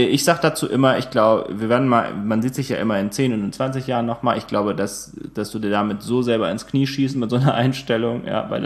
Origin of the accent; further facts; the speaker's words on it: Aschaffenburg, Bavaria, Germany; weil ich lebe halt da nicht mehr vor Ort. Ja, ich kann nicht spontan freitagsabends um 18 Uhr sagen, als gehen wir um 20 Uhr weg in Aschaffenburg.